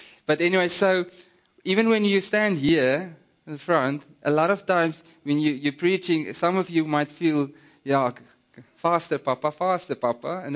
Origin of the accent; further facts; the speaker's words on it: Namibia; first language Afrikaans; English is a second language; you need to excuse me for now and then throw in an Afrikaans word, or I'm from the Kalahari.